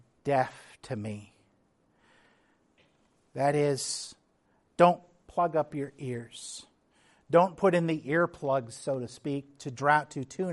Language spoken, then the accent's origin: English; Texas, United States; Back where I grew up on the Texas-Mexico border, also close to the Texas Gulf Coast